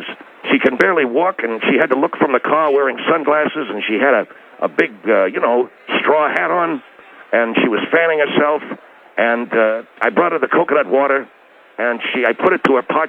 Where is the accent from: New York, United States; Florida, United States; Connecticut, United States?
Connecticut, United States; Because of the fact that we come from Connecticut, and we're not familiar with a lot of the California things.